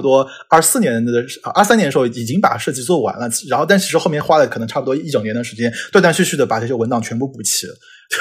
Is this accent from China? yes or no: yes; Yunnan, China; born there; 我自己因为出生在云南，我们是一个就是多民族多文化的地区，